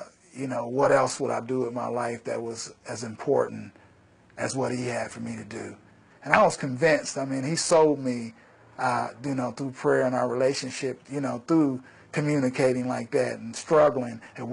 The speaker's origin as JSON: {"language": "English", "region": "Ohio", "country": "United States", "tie": "born or raised there", "said": "I grew up here in the South Linden community in the projects. The whole community was in poverty."}